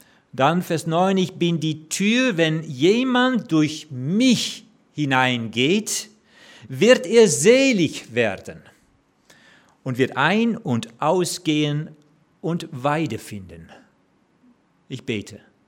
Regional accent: Netherlands; now in Germany; ich bin Holländer, wohne aber in Mitte Deutschland mit meiner Frau Elke

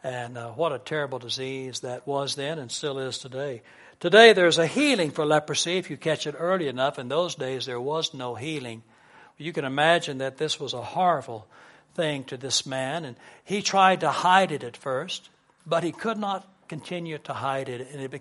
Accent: Dallas, Texas, United States; I was raised in Dallas, Texas.

